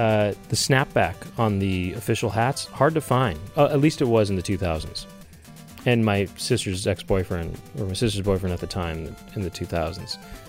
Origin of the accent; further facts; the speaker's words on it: Los Angeles, California, United States; I had one when I was in junior high and I'm from Los Angeles.